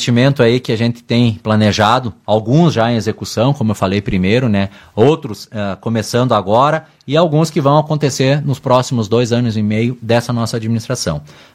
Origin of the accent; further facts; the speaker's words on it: Ibiraiaras, Rio Grande do Sul, Brazil; born there; Eu moro em Ibiraiaras, nasci em Ibiraiaras, tenho uma família e quero crescer com essa família em meu município.